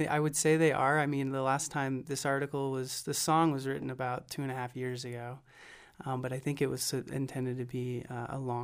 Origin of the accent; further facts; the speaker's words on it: Indiana, United States; also born or lived in Virginia; but I was born and raised in Indiana, and it was in the first few years of college, I had moved out to Virginia where I have some family